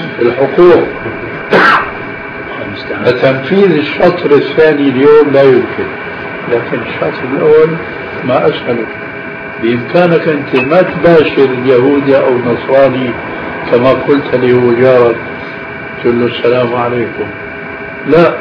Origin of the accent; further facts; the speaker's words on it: Syria; ولذلك عندنا في سوريا إلى عهد قريب كانوا ينقلون